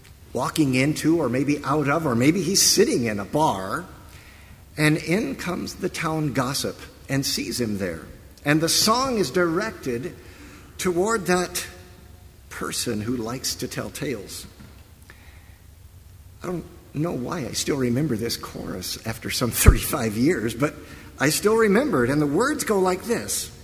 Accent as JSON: {"language": "English", "region": "Oklahoma", "country": "United States", "said": "He came from Oklahoma, and I was from Oklahoma."}